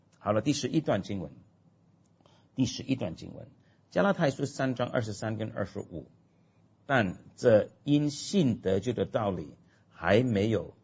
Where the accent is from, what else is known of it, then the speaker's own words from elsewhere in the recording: Shanghai, China; 比方说我们上海人，我的父母亲呢